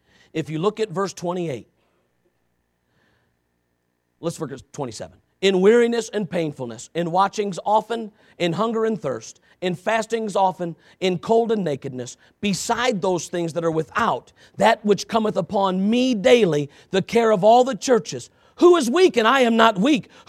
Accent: United States; I'm going to tell you right now, I'm an American. I'm very glad that Jesus is not asking me to not be an American. I'm an American. I love America.

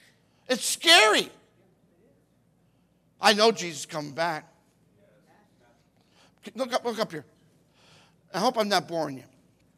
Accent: United States; They're ruining our country. And I'm an American.

